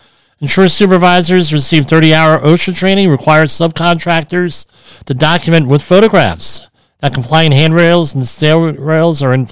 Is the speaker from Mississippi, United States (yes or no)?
no; New Jersey, United States; I grew up in New Jersey. You have Northern New Jersey, which is distinctly New York.